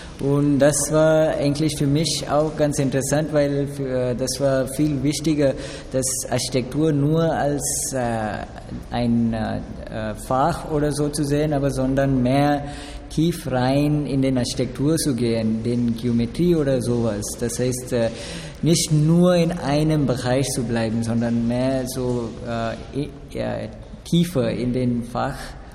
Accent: India; German is a second language; moved away as an adult; now in Frankfurt, Germany; ich komme aus Indien.

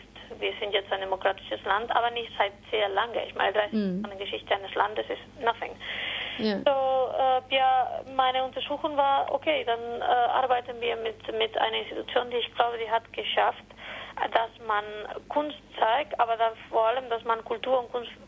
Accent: Barcelona, Catalonia, Spain; German is a second language; weil ich komme selber aus Barcelona und ich kenne mich sehr gut.

